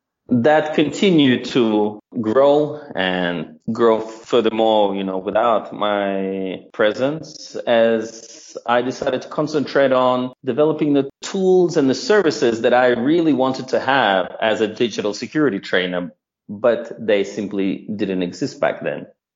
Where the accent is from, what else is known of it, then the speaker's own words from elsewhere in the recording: Moscow, Russia; now in Canada; I'm originally from the Soviet Union, which is now Russia, from Moscow, an immigrant of many years and a resident of many countries. Now I'm living in Canada